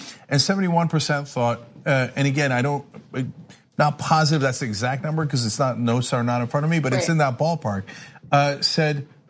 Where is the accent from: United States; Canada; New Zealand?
United States; New Jersey; I grew up in New Jersey. Yeah, you know, I was born to a Muslim family. I'm agnostic.